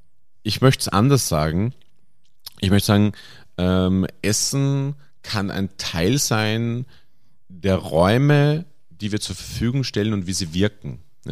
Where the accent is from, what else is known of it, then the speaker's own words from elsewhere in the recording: Bruck an der Leitha, Lower Austria, Austria; Also ich bin in Bruck an der Leiter aufgewachsen und wie der eine oder andere vielleicht weiß, ist die Leiter der Grenzfluss zwischen Niederösterreich und Burgenland.